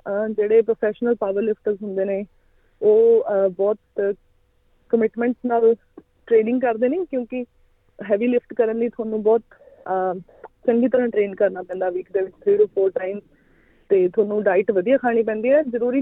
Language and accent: Punjabi; Ludhiana, Punjab, India; moved away; ਜੀ ਮੈਂ ਲੁਧਿਆਣੇ ਤੋਂ, ਖਾਸ ਲੁਧਿਆਣੇ ਤੋਂ, ਪੰਜਾਬ ਤੋਂ।